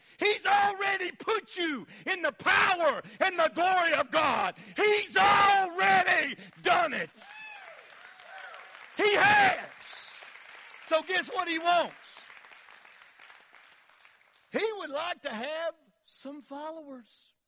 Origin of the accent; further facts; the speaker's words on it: United States; Because I'm an American.